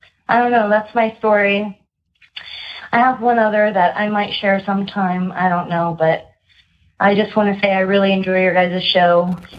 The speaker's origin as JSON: {"language": "English", "region": "Ohio", "country": "United States", "said": "I'm from Ohio."}